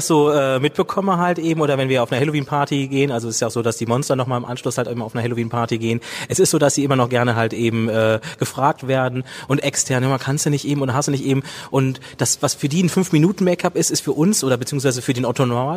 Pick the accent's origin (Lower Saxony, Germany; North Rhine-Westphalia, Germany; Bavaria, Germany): North Rhine-Westphalia, Germany; ich komme aus dem Ruhrgebiet